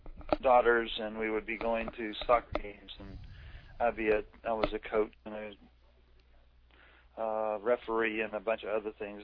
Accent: South Carolina, United States; also born or lived in San Diego; and before that I grew up in South Carolina.

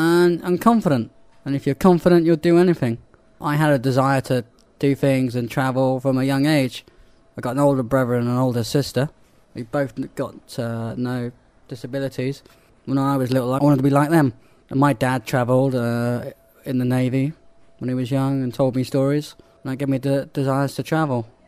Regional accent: Weston-super-Mare, South West England, United Kingdom; Originally Weston-super-Mare in southwest England.

